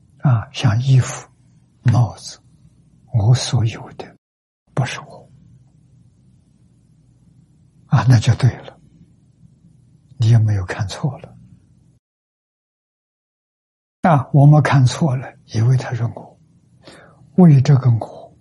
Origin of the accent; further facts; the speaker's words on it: China; 这两种呢，我们中国人就要说一个字，成见。